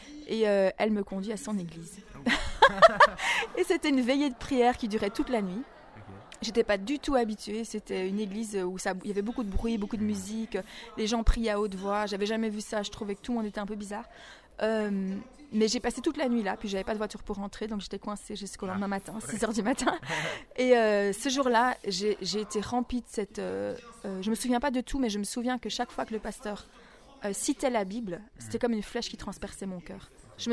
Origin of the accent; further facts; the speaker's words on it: Brussels, Belgium; je viens de Belgique, donc je suis née à Bruxelles. Et mes parents, c'était des athées, mais convaincus, pratiquants.